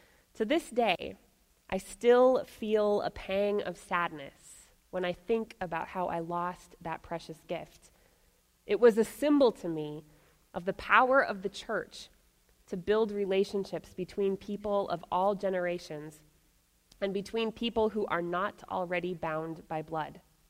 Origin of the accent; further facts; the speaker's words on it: Sioux Falls, South Dakota, United States; When I was a little girl growing up in Sioux Falls